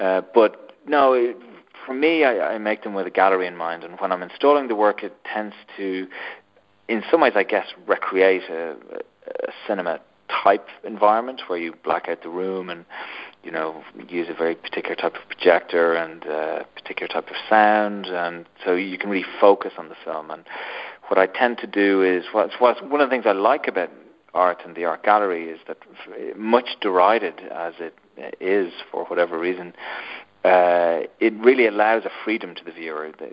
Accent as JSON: {"language": "English", "country": "Ireland", "tie": "born or raised there", "also_born_or_lived": "London / New York", "moved": "as an adult", "said": "You know, I grew up in Ireland and I lived in London for 10 years. I lived in New York for a year"}